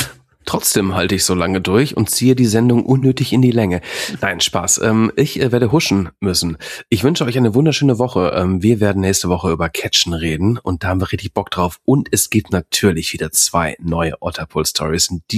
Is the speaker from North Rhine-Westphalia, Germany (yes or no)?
yes; Hagen, North Rhine-Westphalia, Germany; born there; Ich wurde auch in Hagen geboren